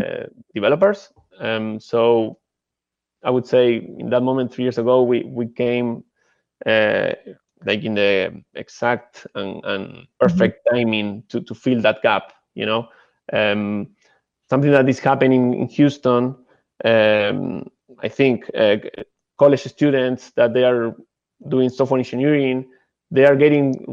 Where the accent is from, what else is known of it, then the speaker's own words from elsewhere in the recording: Uruguay; English is a second language; it was weird because I'm from Uruguay